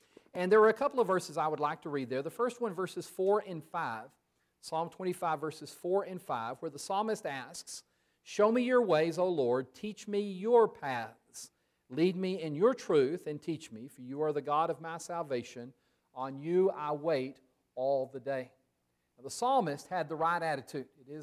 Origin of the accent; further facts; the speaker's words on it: Texas, United States; I don't have any cowboy hats or any of the other stereotypical things about Texas. But I was raised in West Texas.